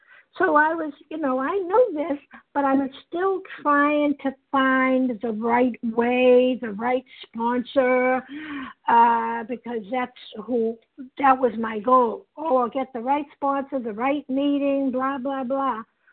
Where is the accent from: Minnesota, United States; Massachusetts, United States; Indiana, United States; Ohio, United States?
Massachusetts, United States; I'm a compulsive overeater, and I'm from Massachusetts.